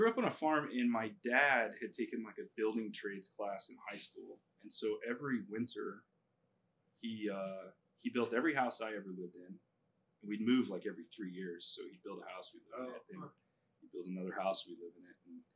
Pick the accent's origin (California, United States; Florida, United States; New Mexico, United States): New Mexico, United States; I grew up in New Mexico and I grew up on a farm and I grew up in the heat and I hated the heat.